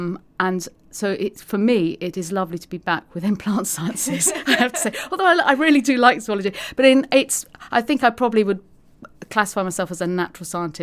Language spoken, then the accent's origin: English; London, United Kingdom; having growing up in North London, to me, that'd never been anywhere near a farm.